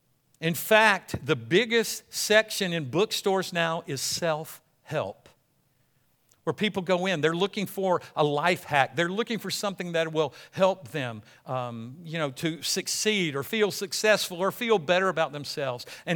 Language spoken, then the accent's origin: English; United States; We don't need no king. We're American, you know?